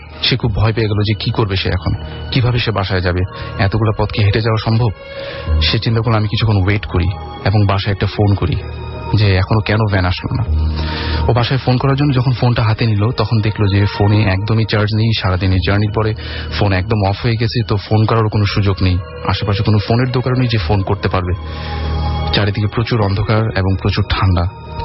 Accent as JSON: {"language": "Bangla", "town": "Dhaka", "region": "Dhaka Division", "country": "Bangladesh", "said": "আমি পুরান ঢাকা থেকে এসেছি, আমি SSC এ পড়ছি।"}